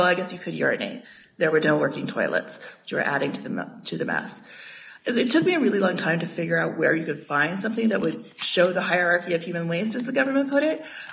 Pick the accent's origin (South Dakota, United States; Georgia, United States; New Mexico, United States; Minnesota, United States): New Mexico, United States; I grew up in New Mexico. It pains me.